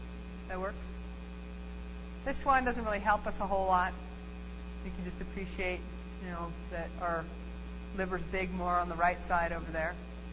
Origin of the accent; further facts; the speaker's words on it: Pennsylvania, United States; I remember I came from Pennsylvania when I moved out here